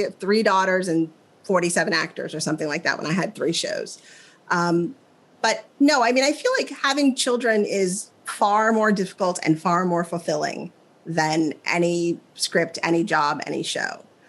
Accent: Midwest, United States; You know, I'm from the Midwest. I still believe that you put coupons and you don't throw things away.

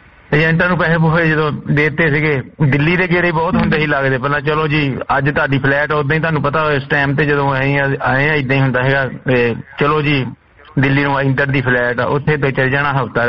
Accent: Punjab, India; moved away as an adult; also born or lived in Italy; now in England, United Kingdom; ਪੰਜਾਬ ਜੀ ਉਦੋਂ ਮੈਂ ਸੀਗਾ ਭੈਣ ਜੀ ਕੋਈ 24 ਸਾਲ ਦਾ ਸੀ।

